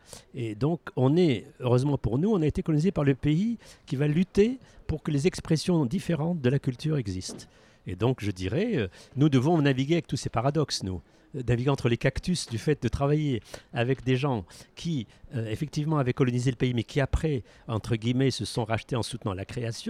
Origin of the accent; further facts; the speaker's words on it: Tunisia; moi je suis tunisien